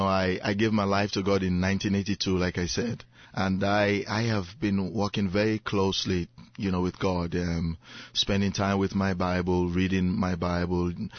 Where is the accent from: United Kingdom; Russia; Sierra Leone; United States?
Sierra Leone; Oh, I come from West Africa. You know, Sierra Leone was once a British colony. English is taught in school. It's an official language. So that's why I speak English this way.